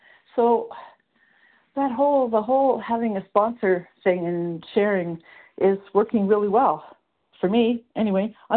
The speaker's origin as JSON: {"language": "English", "country": "Canada", "said": "I am from Canada."}